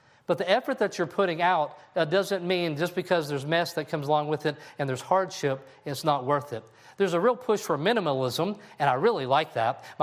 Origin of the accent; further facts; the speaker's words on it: Harding, Kentucky, United States; We had a girl at our camp a few years ago from my hometown of Harding, Kentucky, and her parents have a huge watermelon farm.